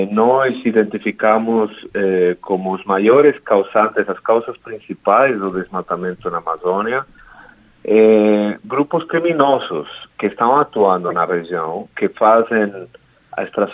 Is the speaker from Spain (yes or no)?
yes; Spain; Portuguese is a second language; Eu sou espanhol.